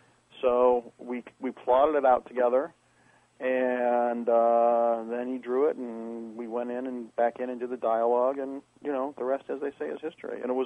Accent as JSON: {"language": "English", "region": "Ohio", "country": "United States", "tie": "born or raised there", "said": "I grew up in Ohio, and I have been reading comics since I was four"}